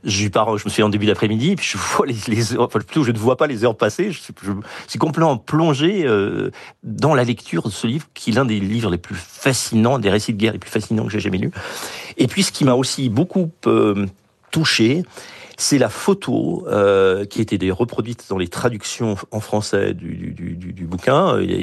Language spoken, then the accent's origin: French; France; moved away as an adult; also born or lived in East Coast, United States; now in United States; je suis français, j'ai vécu sur la côte est des États-Unis, maintenant je vis dans le Midwest.